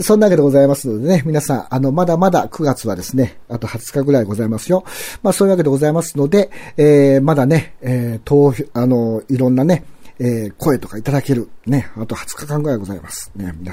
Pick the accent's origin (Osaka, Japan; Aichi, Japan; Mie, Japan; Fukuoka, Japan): Aichi, Japan; Nagoya; 出身、はい、出身っていうんですか、はい、私は名古屋ですけど。